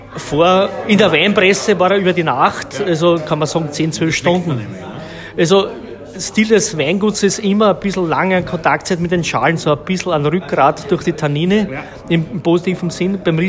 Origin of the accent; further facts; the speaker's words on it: Austria; haben wir als Österreicher die Sache in die Hand genommen